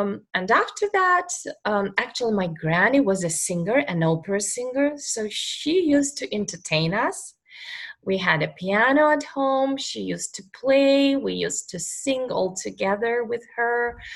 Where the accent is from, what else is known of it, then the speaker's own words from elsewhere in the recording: Baku, Azerbaijan; So I grew up in Baku. That's the capital of Azerbaijan. It's a country between Russia, Iran, and Turkey.